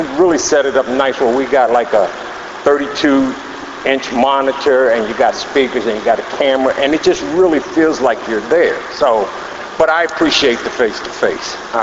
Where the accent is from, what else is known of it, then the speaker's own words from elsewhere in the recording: Catonsville, Maryland, United States; and he's from Glen Burnie, and I'm from Catonsville.